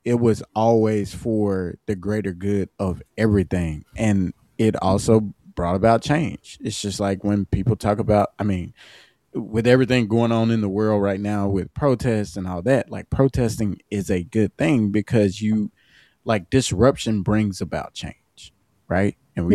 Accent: Mississippi, United States; Growing up in Mississippi, going to Ole Miss, like, of being around people that aren't like you.

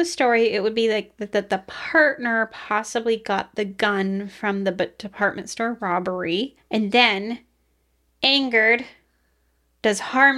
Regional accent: Venice, California, United States; I'm from Venice.

